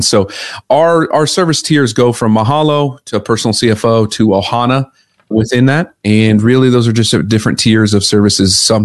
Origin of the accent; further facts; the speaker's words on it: Omaha, Nebraska, United States; I grew up in Omaha, Nebraska with a dad that wasn't around, a mom that was working 12-hour shifts.